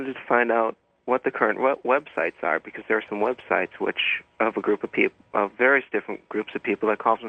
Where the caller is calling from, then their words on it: Hartland, Wisconsin, United States; I'm calling from Heartland, Wisconsin, and I'm listening to you on XM Satellite Radio.